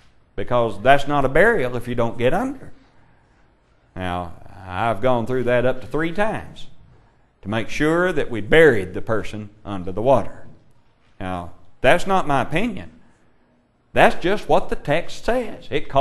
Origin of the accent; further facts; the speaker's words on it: Kentucky, United States; I came from Kentucky, as you may know.